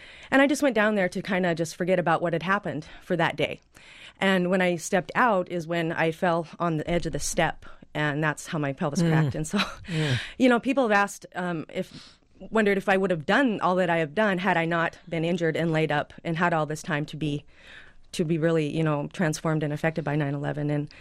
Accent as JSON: {"language": "English", "country": "United States", "said": "Because as an American, we kind of have this perceived invincibility."}